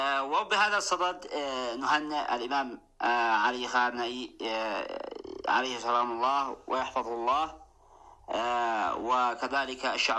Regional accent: Yemen; نحن هنا من اليمن

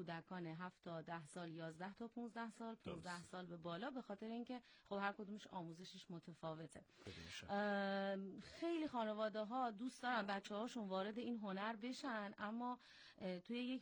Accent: Dezful, Khuzestan, Iran; عمده فعالیت که توی خود شهر خودمون دسفوله

